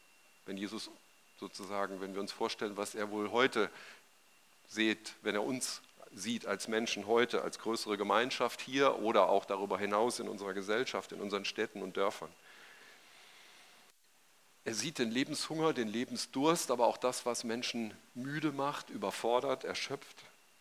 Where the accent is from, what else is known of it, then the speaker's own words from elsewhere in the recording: Hesse, Germany; Ich bin im Waldeckschen im Nordhessen aufgewachsen und da gab es viele Getreidefelder, so in dem Dorf, wo ich aufgewachsen bin, drumherum.